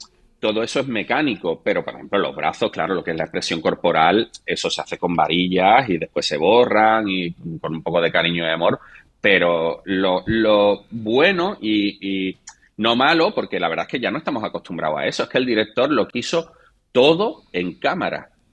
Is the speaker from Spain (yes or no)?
yes; Cádiz, Andalusia, Spain; eran dos de Cádiz haciendo una peli en Francia.